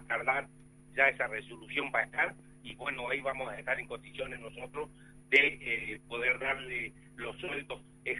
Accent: Patagonia, Argentina; hay muchas categorías laborales en el sector nuestro que somos patagónicos

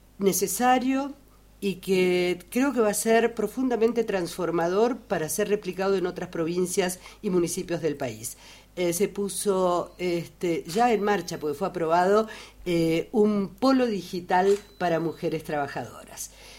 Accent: Mendoza, Argentina; que como mendocina, pisar una radio tan querida

